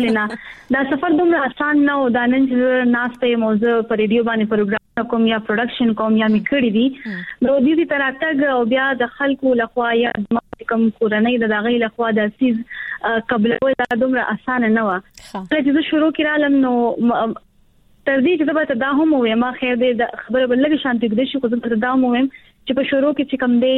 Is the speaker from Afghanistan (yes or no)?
no; Khyber Pakhtunkhwa, Pakistan; زه چې کوم دی د خیبر پختونخوا نو خاص ضلع سره تعلق ساتم،